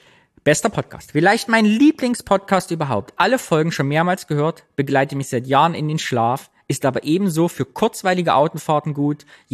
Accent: East Germany, Germany; ich bin Ossi.

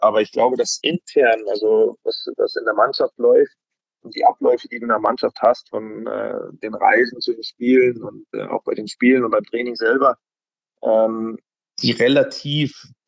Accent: Bavaria, Germany; wie man so schön sagt bei uns in Bayern, der Depp

